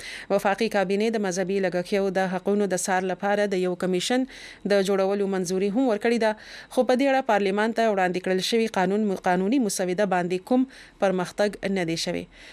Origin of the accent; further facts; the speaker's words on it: Khyber Pakhtunkhwa, Pakistan; د وزیرستان زه د وزیرستان یم